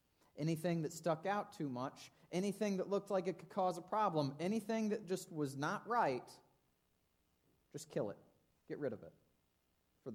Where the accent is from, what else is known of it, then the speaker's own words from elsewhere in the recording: United States; I like being an American. I like being free. I like my liberty.